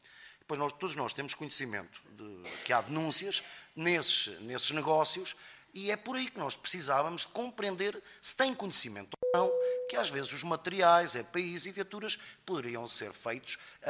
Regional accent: Centro, Portugal; Eu sou da Zona Centro, de Dragão Grande

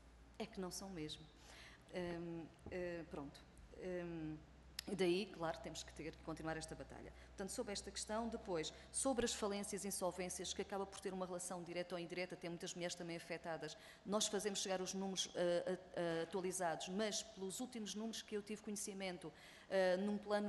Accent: Alentejo, Portugal; Eu sou do Baixo Alentejo

